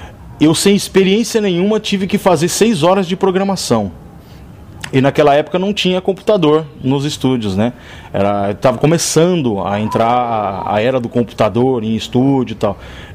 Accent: Euclides da Cunha Paulista, São Paulo, Brazil; quando eu era criança, em Euclides da Cunha Paulista, tinha lá meus 5, 6 anos de idade

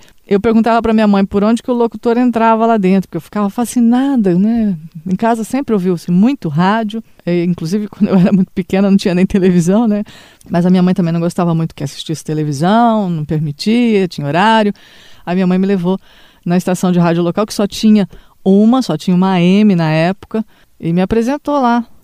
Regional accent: Osvaldo Cruz, São Paulo, Brazil; Eu nasci em Oswaldo Cruz em dezembro, 20 de dezembro de 1970.

